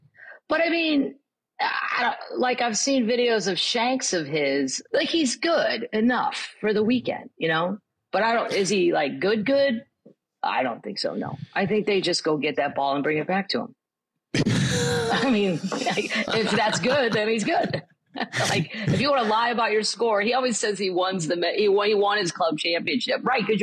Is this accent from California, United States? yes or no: no; Missouri, United States; So they just saw that I was from Missouri and put like a wheat field with a silo and a windmill deal as my set.